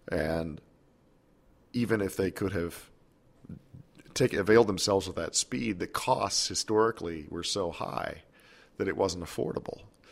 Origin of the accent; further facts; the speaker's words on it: Texas, United States; And I grew up in the Texas Gulf Coast, and that's the sort of thing that happened on a fairly regular basis down there.